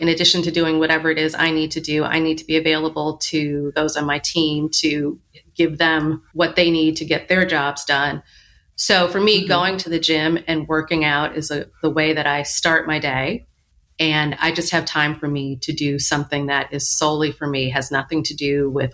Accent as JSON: {"language": "English", "region": "Michigan", "country": "United States", "tie": "born or raised there", "said": "I grew up in Michigan. It was freezing cold."}